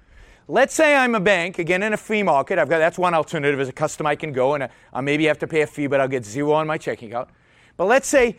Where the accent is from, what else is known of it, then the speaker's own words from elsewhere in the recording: California, United States; I'm from California, so $1 million is like buys you a little home.